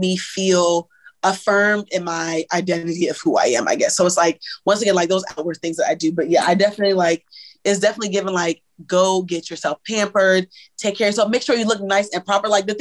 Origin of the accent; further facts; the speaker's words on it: Nigeria; I said, I am Nigerian because I know I'm Nigerian.